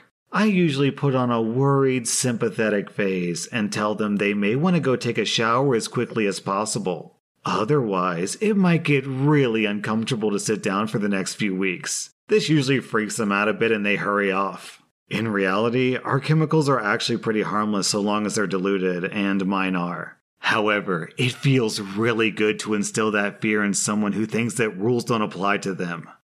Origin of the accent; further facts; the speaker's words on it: Southern United States, United States; I'm from the American South, where Bubba is a common nickname for any junior male who has the same name as his father.